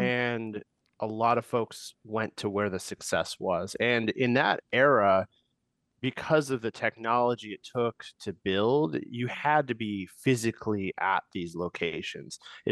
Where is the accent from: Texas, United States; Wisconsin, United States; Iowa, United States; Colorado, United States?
Wisconsin, United States; I'm from these places. I'm from Wisconsin. I'm from the places that have been overlooked for a long time.